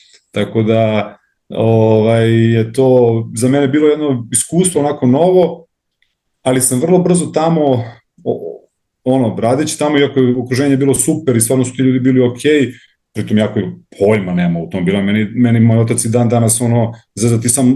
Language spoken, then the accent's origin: Serbian; Belgrade, Serbia; Ja sam tu iz Beograda